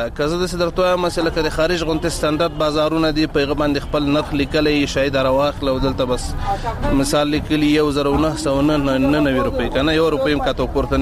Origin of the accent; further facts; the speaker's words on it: Logar, Afghanistan; زه د لوګر ولایت اوسیدونکی یم